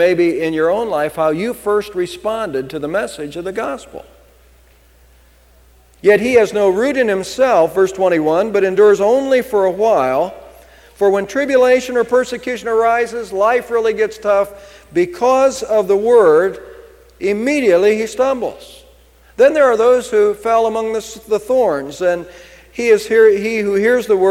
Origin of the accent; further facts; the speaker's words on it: United States; I am here and I'm from America